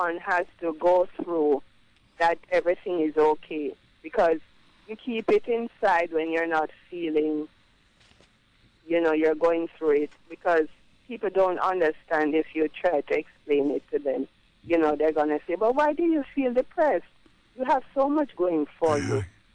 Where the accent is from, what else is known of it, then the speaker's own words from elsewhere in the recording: Jamaica; I'm a Jamaican